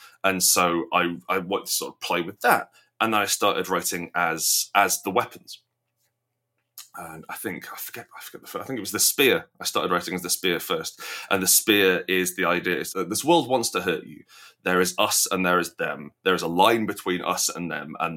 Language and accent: English; England, United Kingdom; I'm very English. I'm very white.